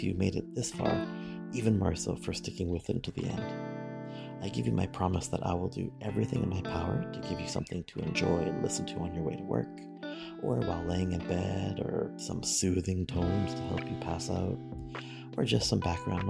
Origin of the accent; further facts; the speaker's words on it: Canada; I am Canadian and from a very mixed background. My mother is Asian and my father is European, and people tell me I look either Mexican, Filipino, Hawaiian, and everything else in between.